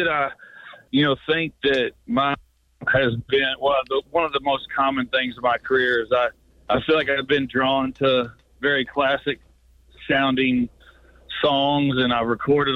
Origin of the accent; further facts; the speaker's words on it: Missouri, United States; And the reason why that's funny is I grew up in Southeast Missouri.